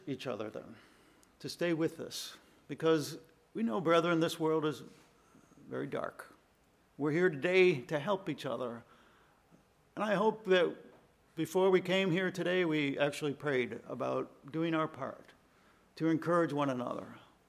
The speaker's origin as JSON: {"language": "English", "town": "Cleveland", "region": "Ohio", "country": "United States", "tie": "born or raised there", "said": "up in my hometown of Cleveland"}